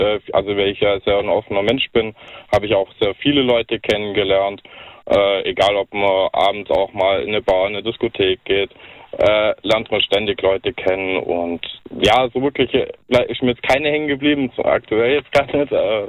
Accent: Baden-Württemberg, Germany; Natürlich bin ich auch gerne in meiner Heimat am See.

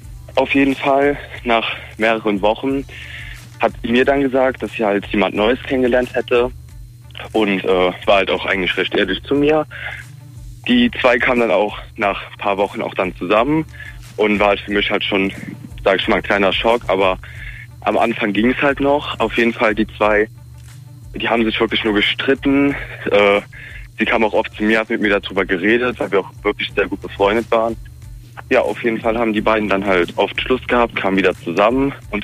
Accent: Cologne, North Rhine-Westphalia, Germany; Ich komme aus Köln.

